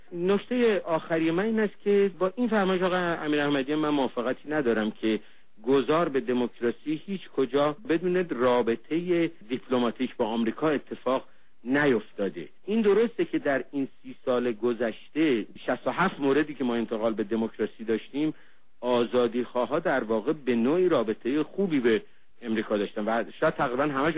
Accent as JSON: {"language": "Persian", "country": "Iran", "said": "من به عنوان یک ایرانی میگم"}